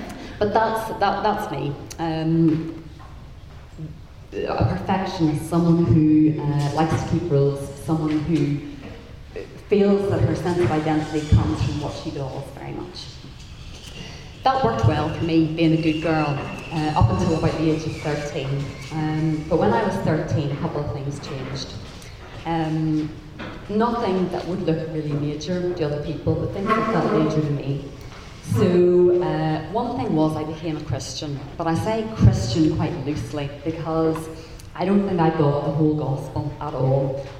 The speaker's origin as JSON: {"language": "English", "town": "Belfast", "region": "Northern Ireland", "country": "United Kingdom", "tie": "born or raised there", "said": "I grew up in Belfast, Northern Ireland, and growing up, I've got a younger brother and sister"}